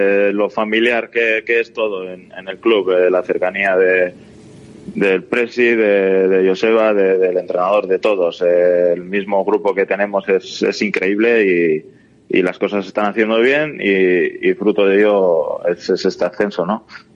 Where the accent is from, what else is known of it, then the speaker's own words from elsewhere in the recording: Irun, Basque Country, Spain; Como bien dices, soy de Irún y voy y vengo todos los días a entrenar